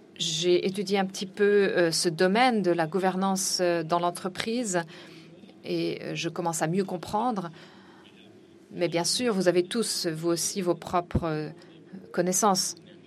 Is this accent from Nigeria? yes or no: yes; Nigeria; je viens du Nigeria